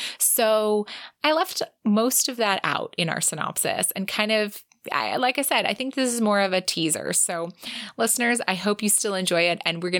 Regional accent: San Diego, California, United States; And growing up in San Diego, we had a pitcher for the Padres.

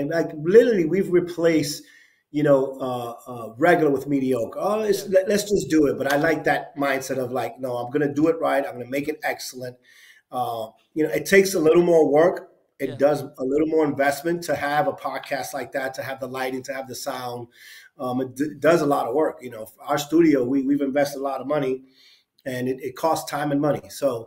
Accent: New York, United States; So, you know, I grew up in New York, born and raised. Parents came from Puerto Rico, part Italian too, so we migrated there.

